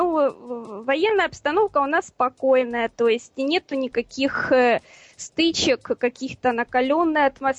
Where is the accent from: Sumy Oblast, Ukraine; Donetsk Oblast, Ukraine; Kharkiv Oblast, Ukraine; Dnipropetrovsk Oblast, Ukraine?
Kharkiv Oblast, Ukraine; Kharkiv; now in Crimea; Я вообще сама из Харькова. Вот. Я буквально второй год живу в Крыму. У меня здесь муж и его родственники местные.